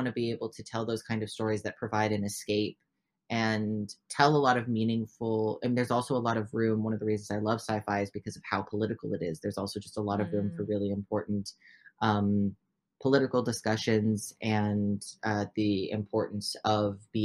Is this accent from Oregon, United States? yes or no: yes; Oregon, United States; Me, born and raised in Oregon, only speak English.